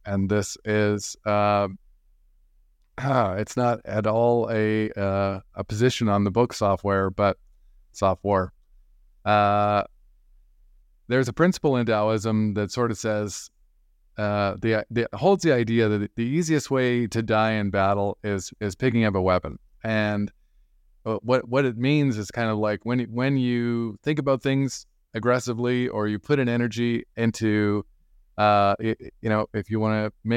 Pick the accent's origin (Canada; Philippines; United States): Canada; Yeah, later on. I'm Canadian.